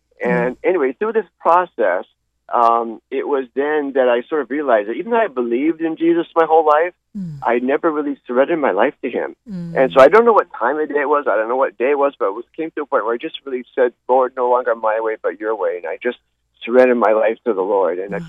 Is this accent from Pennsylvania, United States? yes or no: no; Honolulu, Hawaii, United States; I grew up in Honolulu, first in Aina Haina when we were really little, and then my family moved up to the back of Manoa Valley when I was in first grade, and that's where I grew up.